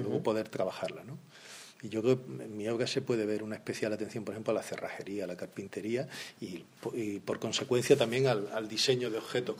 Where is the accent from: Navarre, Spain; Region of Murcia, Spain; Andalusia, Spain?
Andalusia, Spain; Córdoba; also born or lived in Granada / Sevilla; Nací en Granada, por casualidad, porque mis padres estaban allí de vacaciones en casa de los abuelos. Uh-huh. Me crié en Córdoba y con 18 años me voy a hacer la carrera a Sevilla y me quedo allí a vivir.